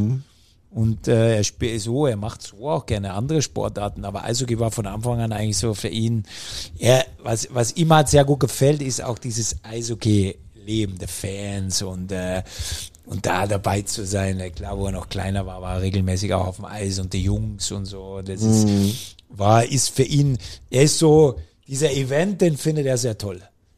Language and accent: German; Bavaria, Germany; ich komme ja aus Bayern. Und wenn man als bayerisches Kind groß wird